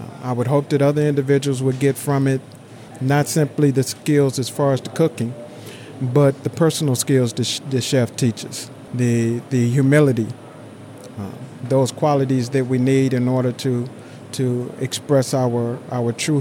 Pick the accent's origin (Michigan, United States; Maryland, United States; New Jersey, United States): Michigan, United States; Detroit; I'm from Detroit, Michigan.